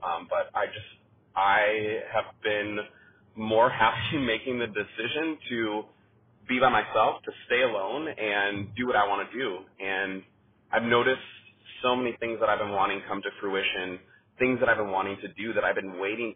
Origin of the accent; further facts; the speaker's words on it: Midwest, United States; I was raised Baptist my whole life and I'm from the Midwest.